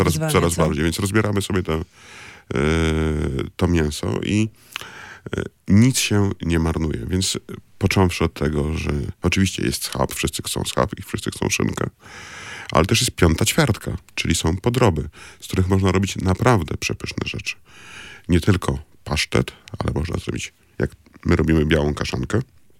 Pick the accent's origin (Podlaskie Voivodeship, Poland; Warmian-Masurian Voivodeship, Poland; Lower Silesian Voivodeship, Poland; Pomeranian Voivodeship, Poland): Pomeranian Voivodeship, Poland; sam pochodzę z Kociewia.